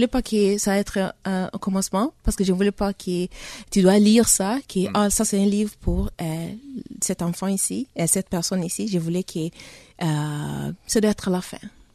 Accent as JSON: {"language": "French", "country": "Tanzania", "tie": "born or raised there", "moved": "yes", "lives_now": "Sweden", "said": "J'ai grandi en Tanzanie."}